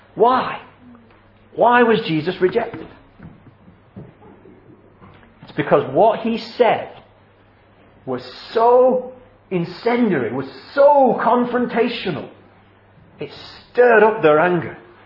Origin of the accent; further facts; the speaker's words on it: Wigan, North West England, United Kingdom; My hometown is Wigan.